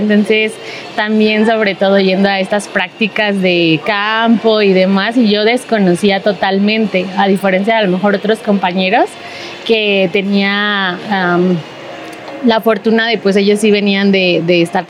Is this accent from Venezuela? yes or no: no; Chautla, State of Mexico, Mexico; yo soy de un municipio súper cercano a Texcoco, que es Chautla, San Andrés. Ajá. Chautla. Queda, no sé, a unos 15, 20 minutos de la universidad.